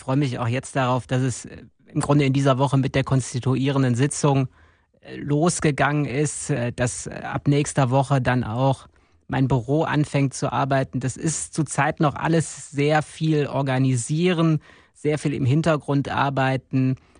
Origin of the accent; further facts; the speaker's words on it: North Rhine-Westphalia, Germany; für den Kreis Viersen, in dem ich selbst groß geworden bin, in dem ich lebe